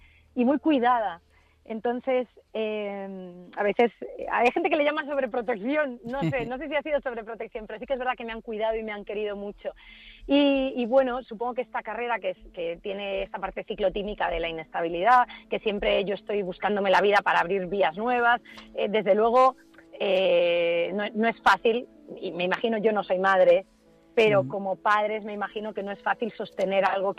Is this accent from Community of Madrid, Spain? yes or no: yes; Madrid, Community of Madrid, Spain; born there; se casan en Madrid y me tienen en Madrid.